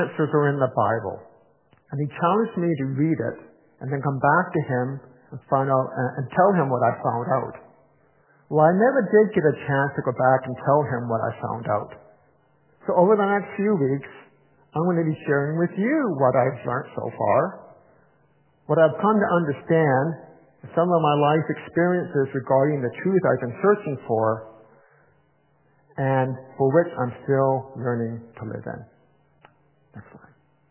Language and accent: English; Victoria, British Columbia, Canada; now in Toronto, Canada; I was born in 1965 in Victoria, BC.